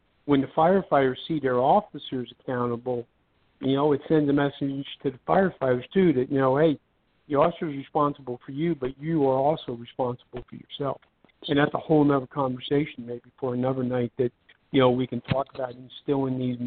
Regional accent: Northeast, United States; I use this example a lot, because I come from the Northeast, and I've got friends in Philadelphia, and I got friends in New York City, and I got friends in Baltimore.

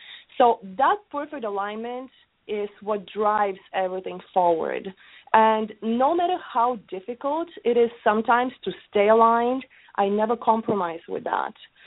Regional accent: Bulgaria; I'm originally from Bulgaria, so our lifestyle is a little bit different. Our nutrition is different, very, very active lifestyle.

